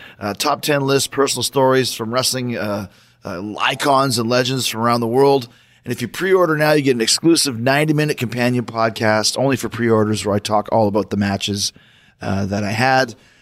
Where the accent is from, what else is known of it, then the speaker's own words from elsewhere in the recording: Winnipeg, Manitoba, Canada; sharing stories about some of the concerts we saw growing up in Winnipeg and around the United States and Canada